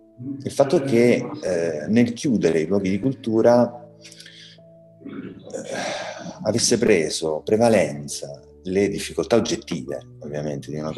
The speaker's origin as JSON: {"language": "Italian", "country": "Switzerland", "tie": "born or raised there", "said": "io sono nato in Svizzera"}